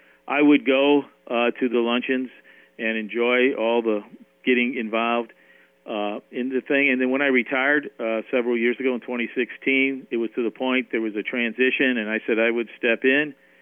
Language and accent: English; St. Louis, Missouri, United States; Well, I grew up in St. Louis, and I had awareness of baseball.